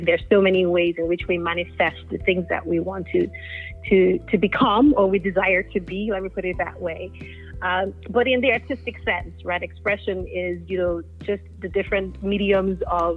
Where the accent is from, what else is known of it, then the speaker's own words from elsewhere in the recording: Nigeria; I'm a Nigerian actress